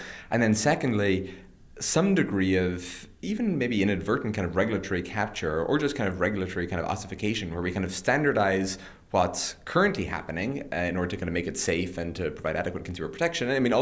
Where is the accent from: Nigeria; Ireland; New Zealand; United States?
Ireland; growing up in Ireland